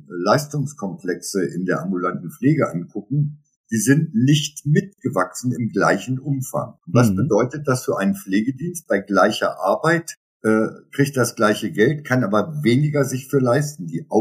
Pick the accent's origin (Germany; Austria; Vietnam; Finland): Germany; Göttingen, Lower Saxony; Ich komme aus Göttingen, das geht noch.